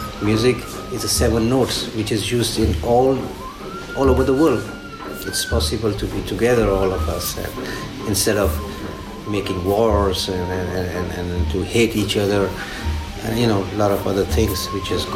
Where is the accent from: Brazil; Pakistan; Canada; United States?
Pakistan; I'm from Pakistan.